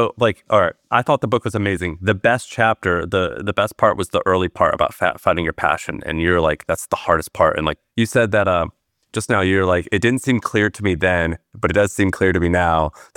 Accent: Missouri, United States; now in Nashville, United States; When I was 21 years old, I'm from Missouri. I went to school in Nashville, Tennessee.

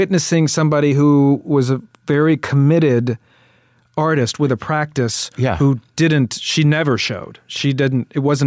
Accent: Louisville, Kentucky, United States; In Louisville, Kentucky.

